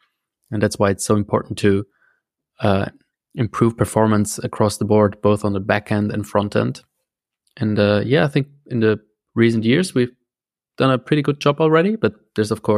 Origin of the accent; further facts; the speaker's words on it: Switzerland; Born and raised in Switzerland, and I'm still in Switzerland today.